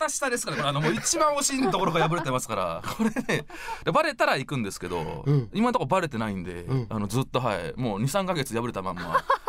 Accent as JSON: {"language": "Japanese", "region": "Kansai", "country": "Japan", "said": "そうですね、なんかやっぱもともと関西出身なんで"}